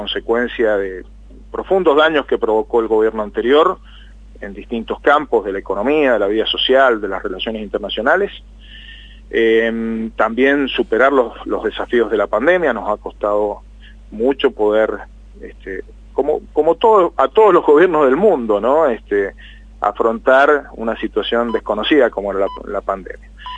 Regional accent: Mendoza, Argentina; Sobre todo para quienes somos mendocinos, quienes somos de tierra adentro

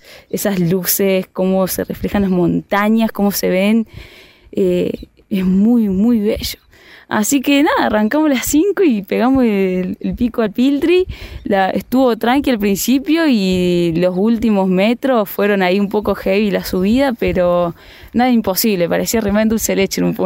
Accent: Córdoba, Argentina; Vengo de Córdoba a visitar acá el Bolsón.

